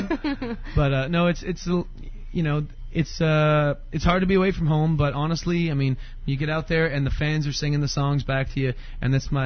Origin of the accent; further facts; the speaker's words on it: Pembroke, Ontario, Canada; Growing up in Pembroke, we're really close to CFB Petawawa, too, and we're not even too far from Trenton here as well.